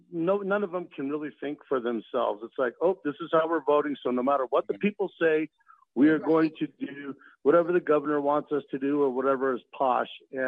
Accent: Arvada, Colorado, United States; I was born and raised right here in Colorado. I grew up in Arvada, went to Arvada High School.

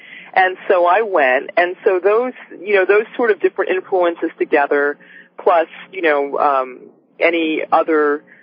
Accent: New York City, New York, United States; my parents were very, you know, very liberal, you know, and I grew up in New York City

